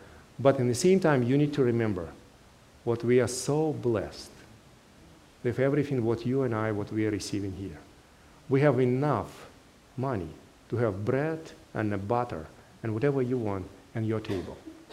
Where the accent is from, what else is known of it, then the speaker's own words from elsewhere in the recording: Russia; accent: Russian; English is a second language; now in Hawaii, United States; Good, yes, yes, I'm from Russia.